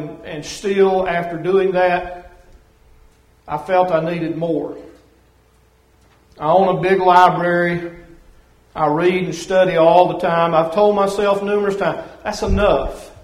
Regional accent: the South, United States; accent: Southern; she's a good, sweet Yankee lady, and she loves my Southern accent.

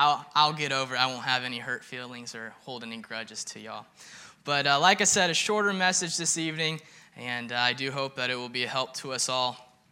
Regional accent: Indiana, United States; But knowing that I'm from Indiana, today was Indiana's largest event in the year.

